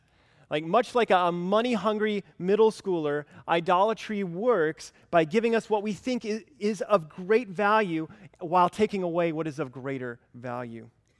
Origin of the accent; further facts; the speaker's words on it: Alabama, United States; As a middle school kid growing up in Alabama